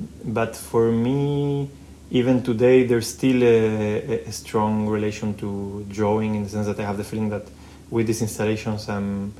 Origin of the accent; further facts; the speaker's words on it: Argentina; also born or lived in France; now in Belgium; when I grew up in Argentina, I started studying in high school, beginning of secondary studies.